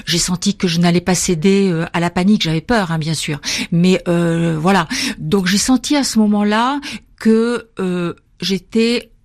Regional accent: Morocco; Petite fille, j'ai été élevée au Maroc, dans le sud du Maroc, parce que mon père était en mission là-bas.

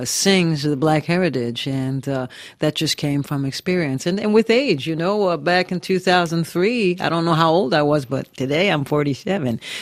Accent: United States; moved away as an adult; now in France; when I'm back in the United States, I feel like a French person. And when I'm here in France, I'm definitely an American.

